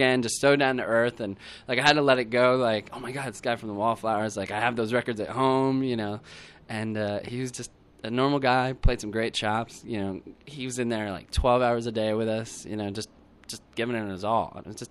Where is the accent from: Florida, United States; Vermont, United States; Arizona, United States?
Vermont, United States; Originally from Vermont, but moved around the country a little bit.